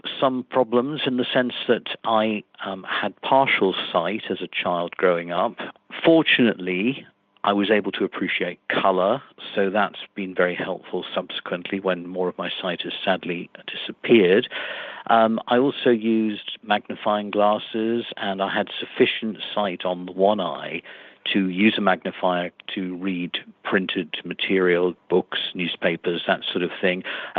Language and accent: English; Newcastle, North East England, United Kingdom; born there; I'm a Geordie lad by birth, and still have strong connections with that part of the country.